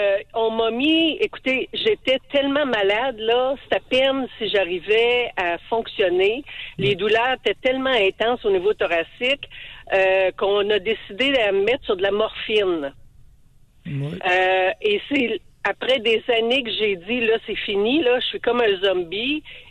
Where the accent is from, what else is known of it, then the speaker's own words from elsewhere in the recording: Gatineau, Quebec, Canada; Moi, je suis de Gatineau.